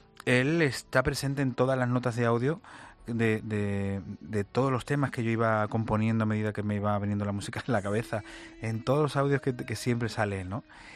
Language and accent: Spanish; Catalonia, Spain; Quiero mucho a mi tierra, que me ha aportado grandes momentos a través también de la poesía de los poetas de mi tierra, a través de los castellers